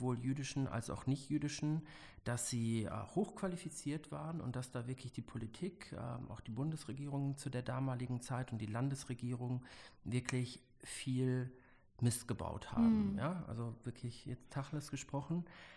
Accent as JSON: {"language": "German", "town": "Bochum", "region": "North Rhine-Westphalia", "country": "Germany", "said": "Also ich komme aus Bochum"}